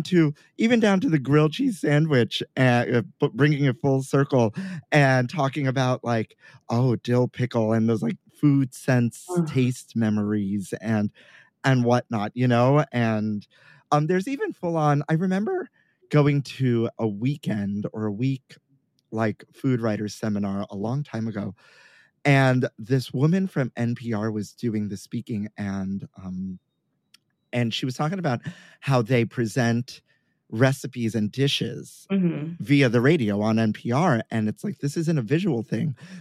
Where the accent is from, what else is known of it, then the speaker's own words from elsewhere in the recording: Brooklyn, New York, United States; There, growing up in Sunset Park, Brooklyn, there used to be this bodega that my father used to hang out with.